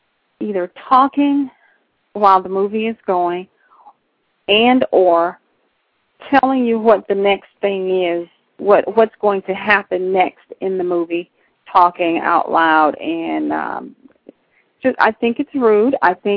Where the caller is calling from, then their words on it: Lithonia, Georgia, United States; I am calling from Lithonia, Georgia.